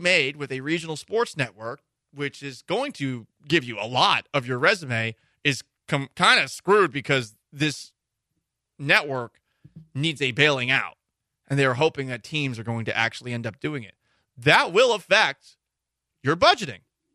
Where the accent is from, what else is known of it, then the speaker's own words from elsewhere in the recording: Midwest, United States; We're gung-ho. We're from the Midwest. Whatever our team does, we'll show up.